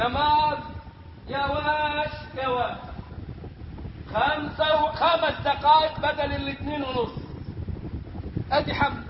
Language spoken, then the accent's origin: Arabic; Egypt